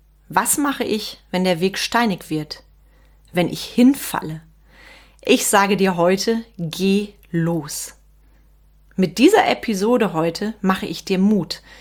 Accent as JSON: {"language": "German", "town": "Schönau", "region": "North Rhine-Westphalia", "country": "Germany", "tie": "born or raised there", "also_born_or_lived": "Bonn", "said": "Meine Eltern hat es dann allerdings relativ zügig wieder ins Sauerland verschlagen, ins kleine Dörfchen Schönau. Dort bin ich groß geworden und bin dann auch aufs Gymnasium gegangen, habe ein Gymnasium in Olpe besucht, habe dort mein Abitur gemacht."}